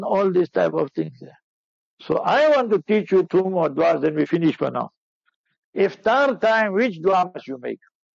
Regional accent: Heidelberg, Gauteng, South Africa; I'm from Heidelberg, born in Heidelberg.

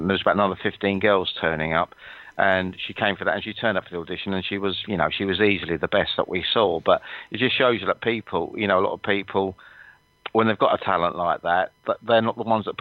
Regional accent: London, United Kingdom; I come from London, and there's a difference in accents between North and South London.

